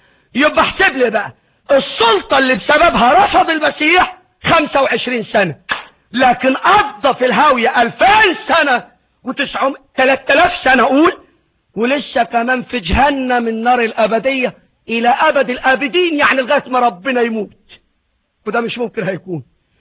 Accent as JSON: {"language": "Arabic", "country": "Egypt", "said": "عندنا في مصر اصحاب بيزنس على مستويات"}